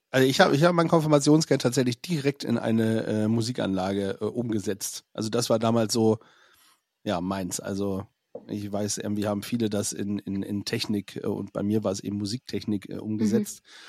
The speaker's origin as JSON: {"language": "German", "region": "Bremen", "country": "Germany", "said": "tut mir als Bremer tatsächlich richtig weh"}